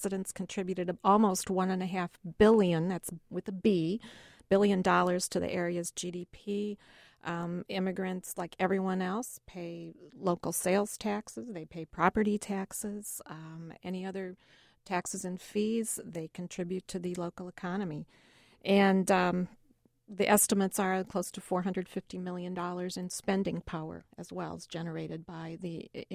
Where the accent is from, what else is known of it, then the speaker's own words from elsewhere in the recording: Streator, Illinois, United States; I think of my my hometown of Streeter, Illinois, which was founded on really coal mining and manufacturing.